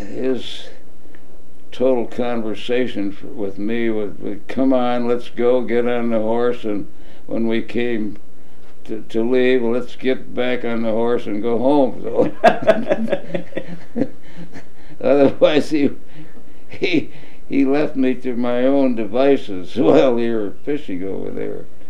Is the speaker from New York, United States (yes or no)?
yes; Poughkeepsie, New York, United States; born there; I was born in Poughkeepsie. My mother had gone to Vassar and married a townie in Poughkeepsie.